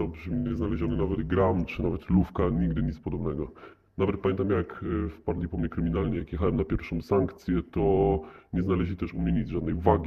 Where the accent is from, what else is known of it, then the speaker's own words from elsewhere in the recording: western Poland, Poland; Pochodzę z dużego miasta na zachodzie Polski.